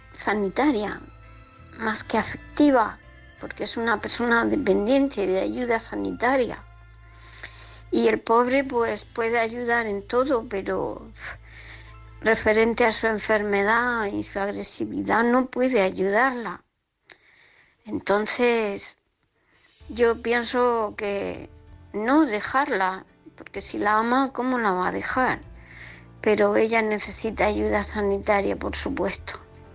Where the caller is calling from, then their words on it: Murcia, Region of Murcia, Spain; de Murcia.